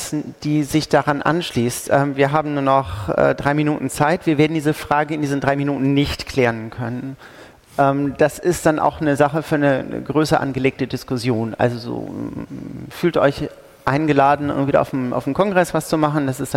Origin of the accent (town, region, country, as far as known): Schleswig-Holstein, Germany